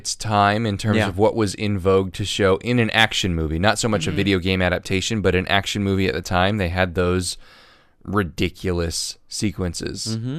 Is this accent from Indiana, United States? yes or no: yes; Indiana, United States; I'm from Indiana, so the fact that the character's name was Indiana, and he was cool